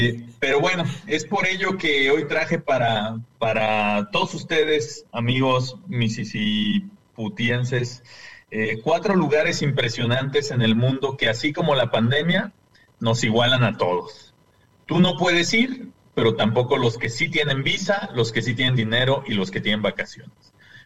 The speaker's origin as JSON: {"language": "Spanish", "country": "Brazil", "said": "yo soy biólogo y soy investigador y también soy brasileño"}